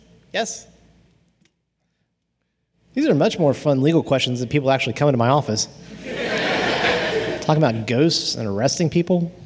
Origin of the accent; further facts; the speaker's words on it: Huntington, West Virginia, United States; So we're from Huntington, West Virginia